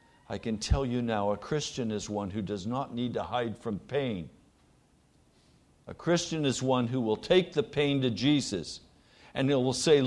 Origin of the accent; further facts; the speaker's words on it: United States; We're so American. You know, so sober and so like bankers.